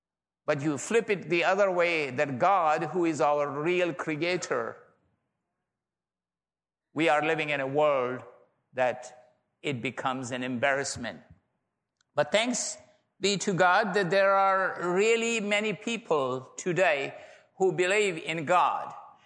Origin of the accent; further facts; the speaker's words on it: Pakistan; first language Pashto; English is a second language; My mother tongue is Pashto, then Urdu was medium, and then a lot of years were passed, and I arrived at age 30, and then I had to learn English language.